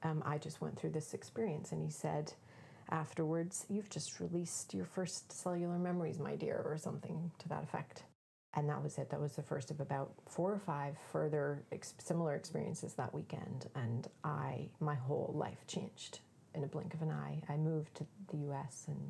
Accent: Belfast, Northern Ireland, United Kingdom; I grew up in Belfast, or near Belfast in Northern Ireland, in the Troubles.

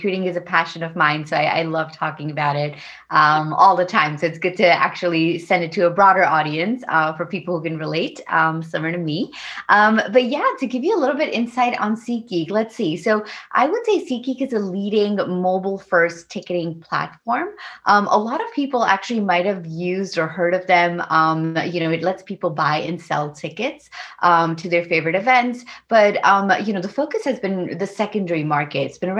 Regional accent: India; I'm Indian, but for us, it was, you know, English was the first language. Then I moved back and learned Hindi.

